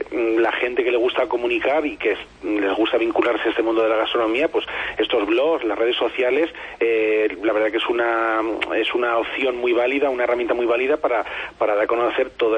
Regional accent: Castilla-La Mancha, Spain; now in Navarre, Spain; Yo, por ejemplo, llevo justamente ahora el día 7 de noviembre, cumplí 8 años desde que llegué aquí a Navarra, procedente de mi tierra, de Castilla-La Mancha.

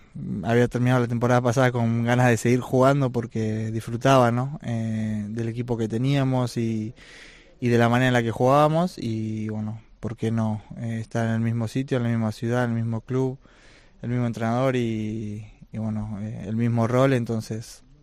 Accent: Argentina; creo que nosotros como argentinos tenemos que saber que hay que trabajar muchísimo, ¿no? Y más en nosotros los argentinos no es tan fácil

